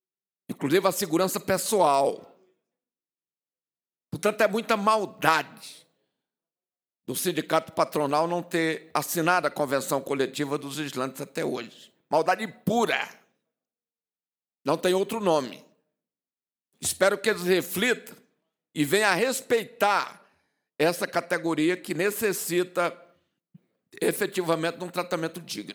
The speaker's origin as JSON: {"language": "Portuguese", "region": "Maranhão", "country": "Brazil", "said": "ou meu Maranhão, que sou maranhense"}